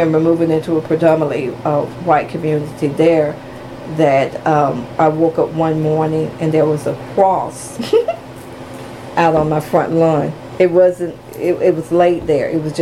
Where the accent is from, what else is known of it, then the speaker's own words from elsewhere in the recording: Cobb County, Georgia, United States; We grew up in Cobb County and began to integrate the neighborhoods.